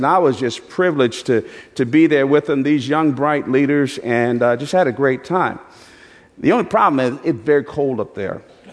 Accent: Northeast, United States; now in Atlanta, United States; I grew up in the Northeast, and, you know, I'm used to driving in some snow, although I've gotten a little soft here in Atlanta.

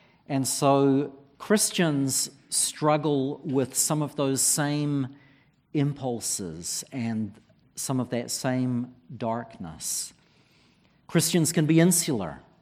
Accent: New Zealand; in my home country of New Zealand.

